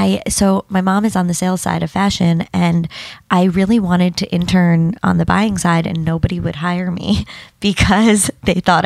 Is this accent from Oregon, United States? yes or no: no; New York, United States; I grew up in Long Island.